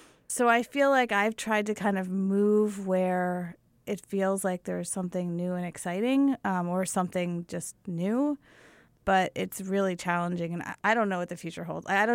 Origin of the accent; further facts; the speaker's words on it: Lewistown, Pennsylvania, United States; I grew up in Lewistown, Pennsylvania.